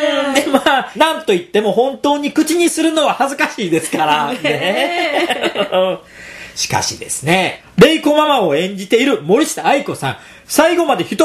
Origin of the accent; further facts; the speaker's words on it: Kansai, Japan; 中でも関西人としてはやっぱり